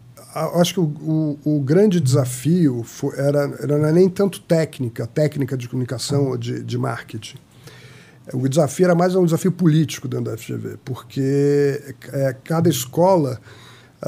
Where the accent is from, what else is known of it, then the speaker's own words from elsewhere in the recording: São Paulo, Brazil; now in Rio de Janeiro, Brazil; Apesar de eu ser paulistano, uhum, eu nasci em São Paulo, mas já moro muitos anos no Rio